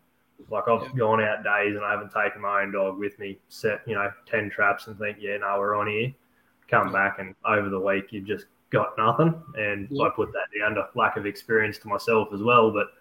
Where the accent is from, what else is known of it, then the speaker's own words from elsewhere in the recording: Roma, Queensland, Australia; Southwest Queensland, sort of home in Roma for a fair while, but float around a little bit and picked up country sort of here, there and everywhere. So, yeah, Roma's home to me.